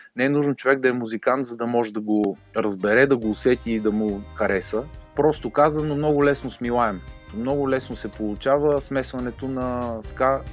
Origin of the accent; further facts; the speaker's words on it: Sevlievo, Gabrovo Province, Bulgaria; даже да не кажа, че аз съм от Севлиево родом